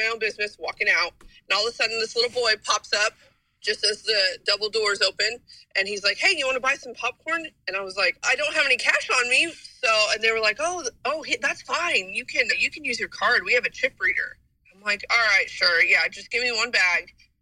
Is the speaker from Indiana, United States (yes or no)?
yes; Indiana, United States; I'm from Indiana, and I was leaving Walmart one day